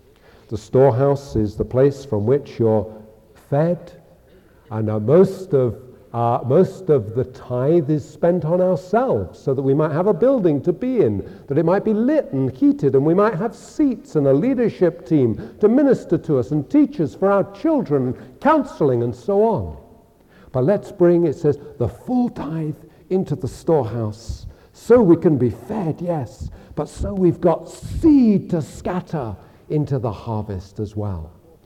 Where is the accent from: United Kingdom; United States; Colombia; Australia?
United Kingdom; England; I'm English and strange